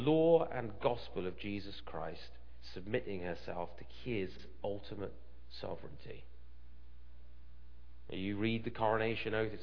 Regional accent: United Kingdom; which as a Brit was simply a reaffirmation

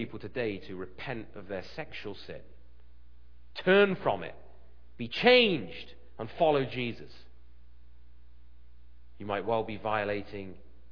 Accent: United Kingdom; which as a Brit was simply a reaffirmation

